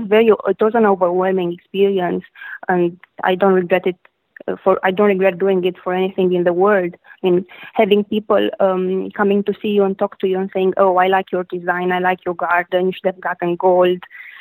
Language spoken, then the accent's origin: English; Transylvania, Romania; I'm originally from Romania. From Transylvania, you probably heard of it. It's the land of Dracula and the Carpathian Mountains.